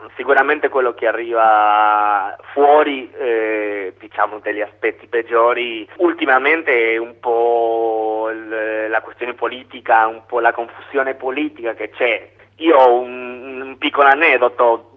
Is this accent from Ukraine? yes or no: no; Argentina; also born or lived in Mexico; io ho vissuto 10 anni nel Messico, però sono argentino, allora ho girato un po' l'America Latina